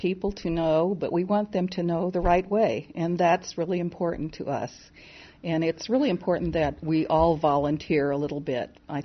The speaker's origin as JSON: {"language": "English", "region": "Texas", "country": "United States", "tie": "born there", "said": "I was born in Texas, and one of my grandmothers lived on a farm and had this fabulous, fabulous vegetable garden."}